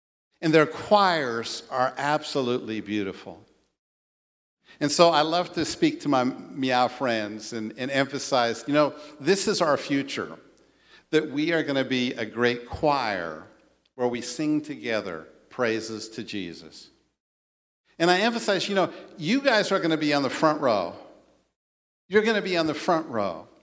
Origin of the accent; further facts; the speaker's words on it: United States; now in China; Now, I love the fact that I'm an American, and I thank the Lord for that.